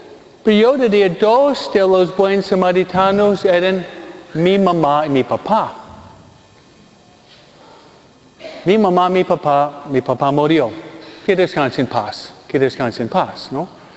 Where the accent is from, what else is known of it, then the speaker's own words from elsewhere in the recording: Detroit, Michigan, United States; born there; Porque yo nací, no en Michoacán, yo nací en Michigan. Detroit, la ciudad de los autos, ¿ok?